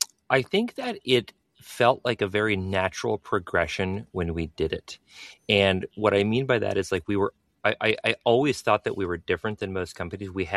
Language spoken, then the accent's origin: English; Minnesota, United States; I've got a good boy complex. I'm from Minnesota. I want the world to see me as a good boy.